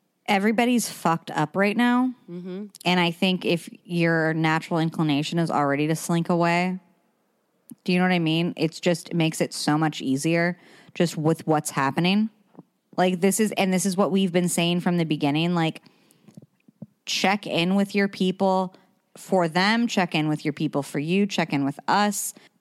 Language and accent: English; California, United States; In both of us, growing up in California, I'm sure Wendy's on the same boat.